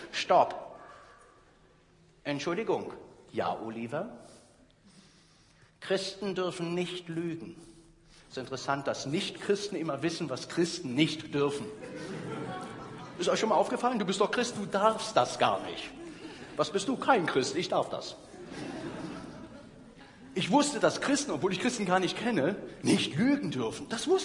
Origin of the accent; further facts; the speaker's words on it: East Germany, Germany; Ich fand das toll, das gab es ja bei uns im Osten gar nicht.